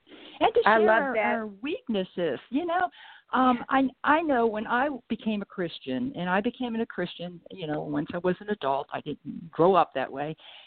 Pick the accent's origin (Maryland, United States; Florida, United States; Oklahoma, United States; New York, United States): Maryland, United States; Baltimore; when I was a kid, I was raised in Baltimore City and in a little, you know, in a row home community.